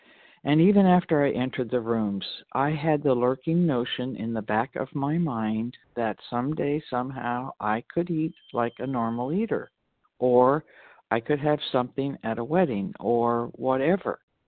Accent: Walnut Creek, California, United States; I'm from California, Walnut Creek, California

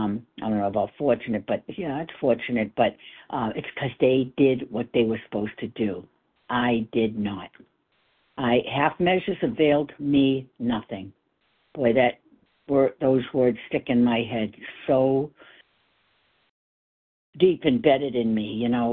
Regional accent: Massachusetts, United States; from Massachusetts, and I'm right where I'm supposed to be

